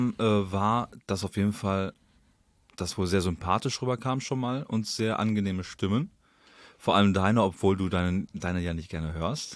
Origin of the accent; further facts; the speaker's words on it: Kosovo; 2% der Zuhörer kommen aus Kosovo, aus meinem Heimatland.